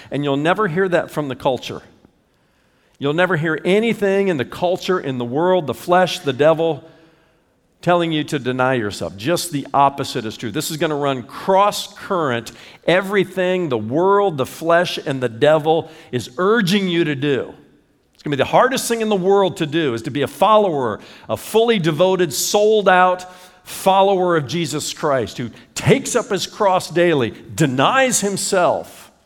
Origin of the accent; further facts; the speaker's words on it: Indiana, United States; I remember when I was growing up in Indiana, we had a family dog named Nikki.